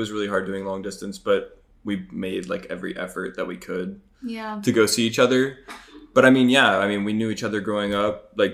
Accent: Charlotte, North Carolina, United States; Yeah, I was born here.

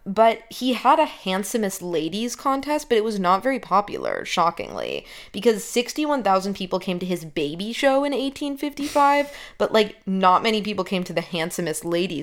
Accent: Connecticut, United States; I mean, I grew up in Connecticut, so I didn't know anybody who was in beauty pageants or, like, did anything like that.

